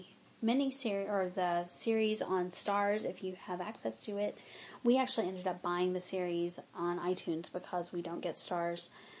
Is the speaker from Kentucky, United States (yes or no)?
no; Mississippi, United States; Because growing up in Mississippi, I loved fried chicken.